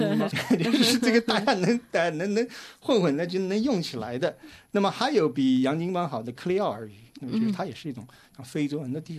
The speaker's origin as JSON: {"language": "Chinese", "town": "Nanjing", "region": "Jiangsu", "country": "China", "said": "没有选我们南京话啊，南京话也是北方方言的一个分支了。"}